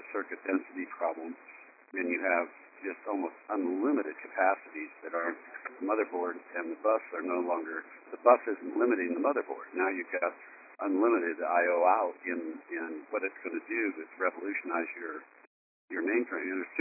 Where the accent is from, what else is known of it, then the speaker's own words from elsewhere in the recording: Silicon Valley, California, United States; So I grew up in Silicon Valley, and I was really young.